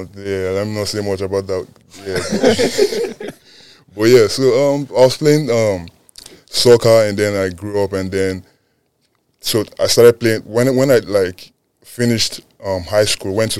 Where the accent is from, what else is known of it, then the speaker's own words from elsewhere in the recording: Nigeria; because growing up in Nigeria, the, like, I think I would say the national sport there is football.